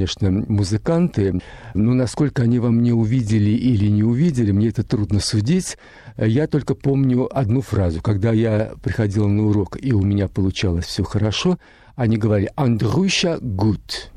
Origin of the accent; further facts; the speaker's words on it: Moscow, Russia; born there; also born or lived in Germany; Родился я в Москве в семье кадрового военного.